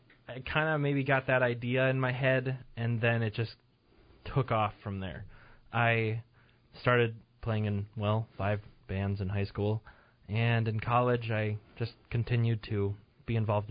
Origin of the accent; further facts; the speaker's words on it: Arizona, United States; I mean, in high school, while I was growing up in Arizona, in high school, I was a total band geek.